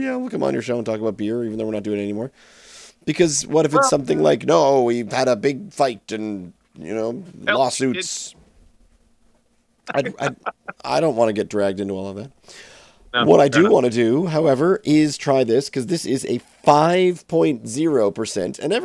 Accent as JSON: {"language": "English", "country": "United Kingdom", "said": "I'm British. We start every sentence with an apology."}